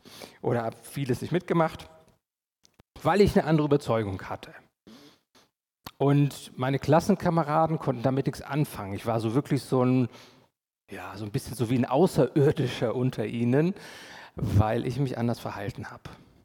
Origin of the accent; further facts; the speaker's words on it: Nuremberg, Bavaria, Germany; ich bin in Nürnberg aufgewachsen, in den Vorort Stein zur Schule gegangen. Und ich hatte immer auch das in diesem Christlichen aufgewachsen, vieles auch aus Überzeugung getan, bis dann auch meine Bekehrung kam und mich richtig für Jesus entschieden habe.